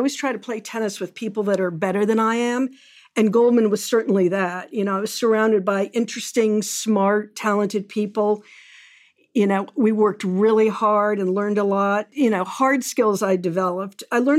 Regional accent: Concord, Massachusetts, United States; I grew up in Concord, Massachusetts, a town best known as the birthplace of the American Revolution.

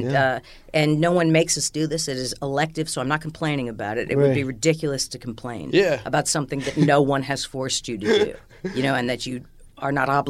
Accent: New Jersey, United States; also born or lived in Houston, Texas; For the most part. A little bit in Houston, but mostly New Jersey, and my parents are from the Bronx.

